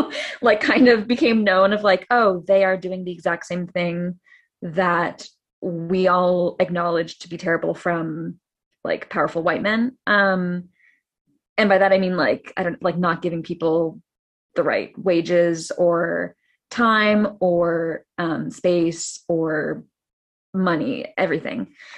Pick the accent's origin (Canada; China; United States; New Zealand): Canada; I'm Canadian, so I was only allowed to be in New York for like the certain amount of time